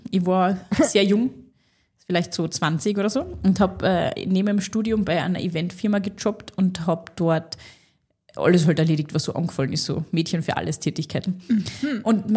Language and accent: German; Carinthia, Austria; ich komme ja aus Kärnten und bei uns gibt's keine Straßenbahnen und auch keine Busse, so viele. Und ich habe in Kärnten ja meinen Führerschein gemacht und da Auto fahren gelernt.